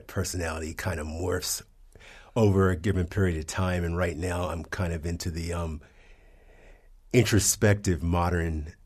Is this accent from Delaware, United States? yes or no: yes; Wilmington, Delaware, United States; I'm from Wilmington, Delaware, and my mother was friends with Clifford Brown.